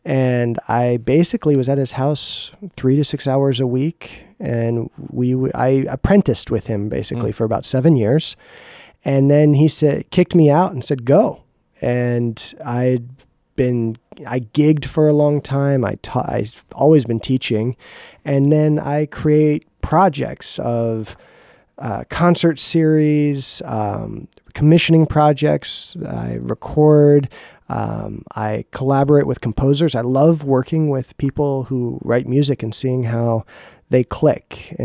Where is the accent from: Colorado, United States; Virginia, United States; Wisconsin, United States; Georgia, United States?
Colorado, United States; moved away as an adult; now in Boston, United States; I'm based in Boston. I'm originally from Colorado, but I've lived in Boston for 20 plus years.